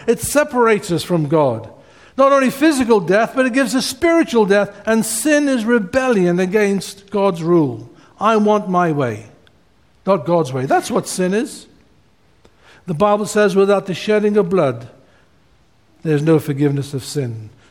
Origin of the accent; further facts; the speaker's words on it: DR Congo; My parents were missionaries in Congo, in Central Africa. I was born in Congo. I was born in a mud hut.